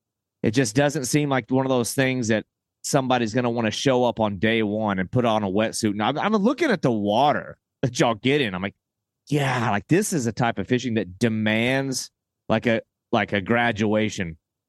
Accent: the South, United States; I grew up in the South.

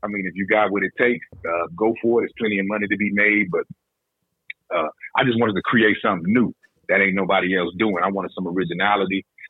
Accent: Peoria, Illinois, United States; I'm from Peoria, Illinois, outside of Chicago, home of Richard Pryor.

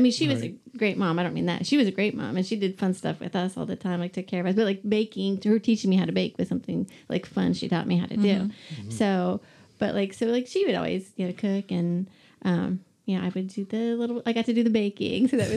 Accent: Columbus, United States; Well, I'm not here from here originally. I grew up in Columbus. So I moved here in 1997 when I got married.

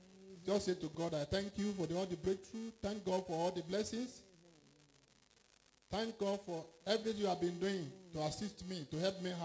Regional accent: Nigeria; because I know that all of us, we came from Nigeria.

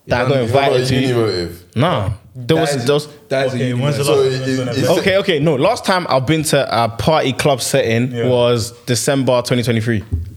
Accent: Nigeria; I'm from Nigeria.

